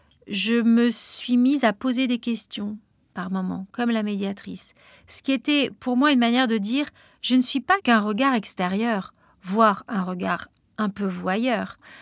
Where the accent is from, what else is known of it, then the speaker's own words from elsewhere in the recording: Paris, Île-de-France, France; je suis une femme, je suis journaliste, je suis parisienne.